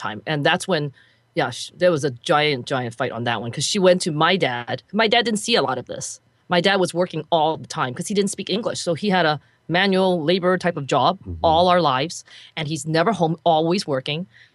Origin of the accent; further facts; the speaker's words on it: United States; born there; I just am so grateful that I'm blended into being an American-born Chinese gal.